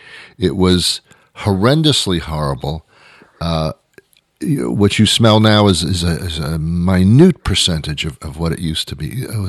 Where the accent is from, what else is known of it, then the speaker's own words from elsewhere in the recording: New Jersey, United States; You know, I was brought up in New Jersey.